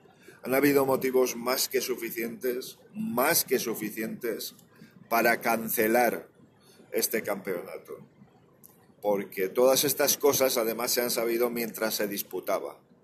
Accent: Valencian Community, Spain; siempre he sido muy fan, como valenciano, de todo lo argentino

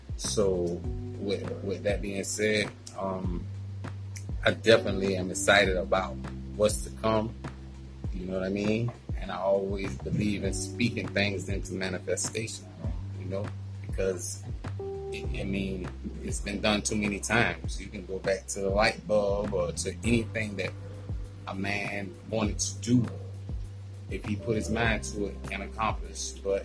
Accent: Savannah, Georgia, United States; born and raised in Savannah, Georgia. Rough city, you feel me?

